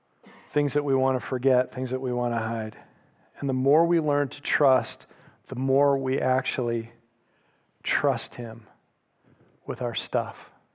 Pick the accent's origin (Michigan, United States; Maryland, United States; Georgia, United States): Michigan, United States; now in Oklahoma, United States; See, we don't have them here in Oklahoma, but where I grew up in Michigan, we all had basements.